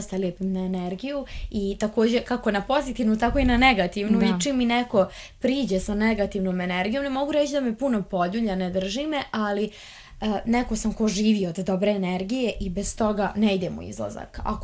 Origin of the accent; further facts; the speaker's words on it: Banja Luka, Republika Srpska, Bosnia & Herzegovina; evo mi smo iz Banja Luke, sva četvoro